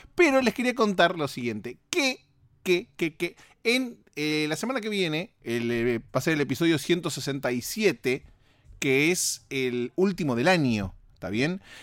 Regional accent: Buenos Aires, Argentina; moved away; en Buenos Aires, en mi país donde soy oriundo, en Argentina

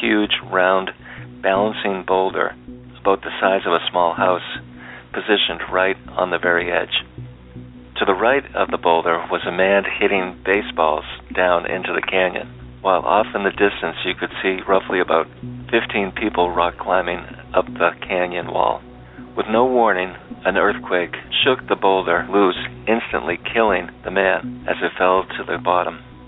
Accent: Boston, Massachusetts, United States; I'm from Boston.

